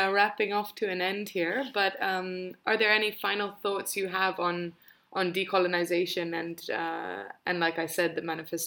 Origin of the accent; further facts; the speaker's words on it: Tanzania; also because I grew up in Tanzania